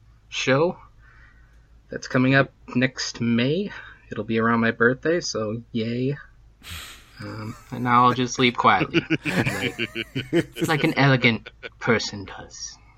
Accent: Green Bay, Wisconsin, United States; I'm from Green Bay, Wisconsin.

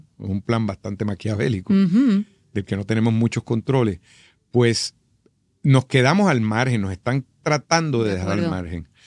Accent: Puerto Rico; yo soy un actor puertorriqueño y actúo para los puertorriqueños. No hablo inglés fluidamente

